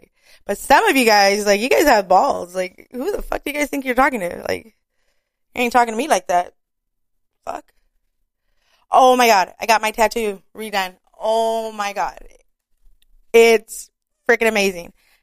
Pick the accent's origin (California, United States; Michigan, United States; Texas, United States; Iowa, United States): California, United States; Santa Ana; born and raised in Orange County, Santa Ana.